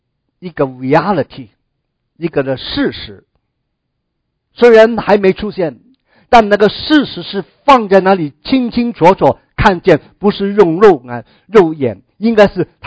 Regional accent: China; 亚伯罕离开本地本族富家，他并不是一个像我们中国人这些的早期的移民啊

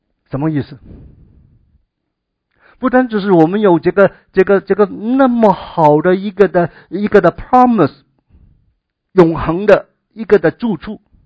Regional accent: Hong Kong; 因为我从香港来，对香港的消息还是有点关注。

